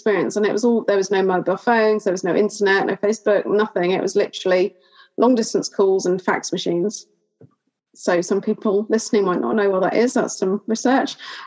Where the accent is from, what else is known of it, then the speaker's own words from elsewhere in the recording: South East England, United Kingdom; born there; we moved from London back to the home counties where my husband and I were both born.